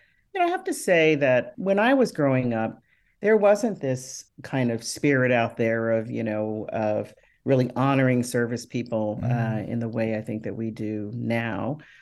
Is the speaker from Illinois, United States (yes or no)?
no; North Carolina, United States; born there; I was the only stateside baby. I was born in North Carolina, and my brother and two sisters were born in Japan.